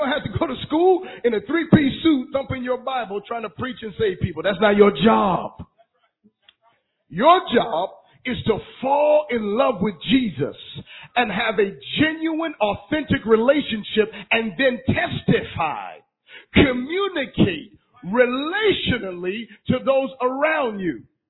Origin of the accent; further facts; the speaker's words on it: Philadelphia, Pennsylvania, United States; moved away; I live in the South. I've been in the South for like 20 years, so I'm from Philly